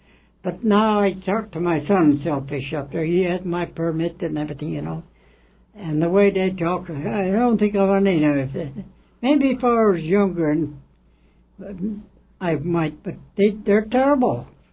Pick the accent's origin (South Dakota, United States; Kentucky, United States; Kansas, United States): Kentucky, United States; I was born and raised in Kentucky.